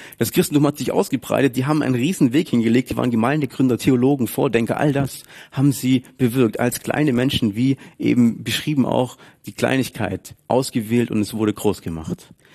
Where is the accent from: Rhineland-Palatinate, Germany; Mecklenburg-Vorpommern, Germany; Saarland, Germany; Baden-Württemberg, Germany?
Baden-Württemberg, Germany; oder spare als Schwabe, dann mache ich das.